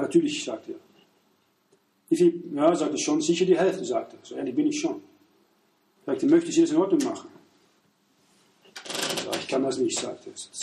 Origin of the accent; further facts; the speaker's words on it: Amsterdam, North Holland, Netherlands; German is a second language; weit weg von Amsterdam, wo ich aufgewachsen bin